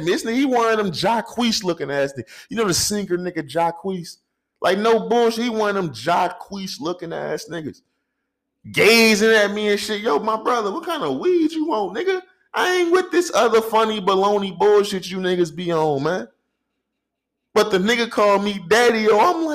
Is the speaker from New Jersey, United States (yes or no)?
no; St. Louis, Missouri, United States; now in Phoenix, United States; I'm from St. Louis, Missouri, nigga. Bitch ass nigga. It's 2024. We in Phoenix, Arizona.